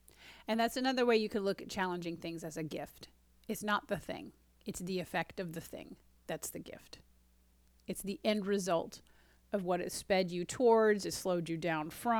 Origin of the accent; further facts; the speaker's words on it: United States; So I'll just speak for myself as an American.